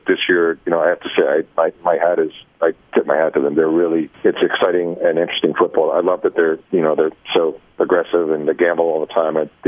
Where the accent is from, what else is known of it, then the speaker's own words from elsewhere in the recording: Philadelphia, Pennsylvania, United States; I grew up in Philadelphia, so I remember going to Eagles games